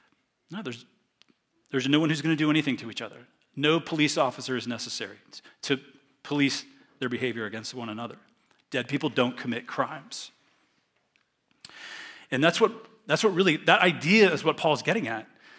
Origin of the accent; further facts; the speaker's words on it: Newark, Ohio, United States; born there; Now, a personal identity fact for me is the fact that I was born in Newark, Ohio.